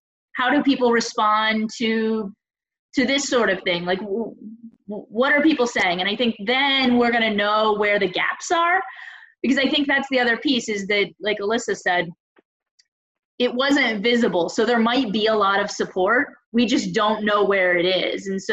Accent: Tampa, Florida, United States; now in Massachusetts, United States; I moved up here, well, now almost 10 years ago with my now wife. And I grew up in Tampa, Florida.

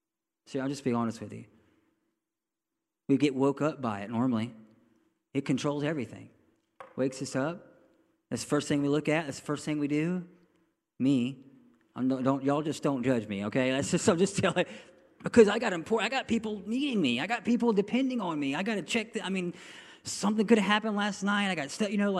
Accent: Baghdad, Florida, United States; I'm kind of a redneck? Did I tell you, can you hear it in my voice a little bit? I was raised in Baghdad, and my first job was shucking oysters.

